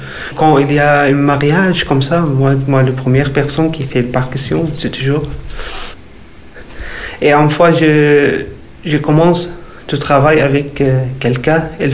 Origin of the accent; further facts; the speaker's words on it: Homs, Homs Governorate, Syria; French is a second language; also born or lived in Turkey; now in Toulouse, France; Je viens de la Syrie. Je suis dans une ville qui s'appelle Homs. C'est le centre de la Syrie. Je suis venu à Toulouse en 2018.